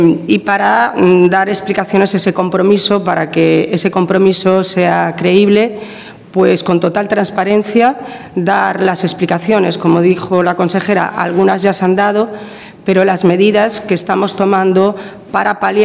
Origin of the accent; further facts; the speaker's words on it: Galicia, Spain; yo soy gallega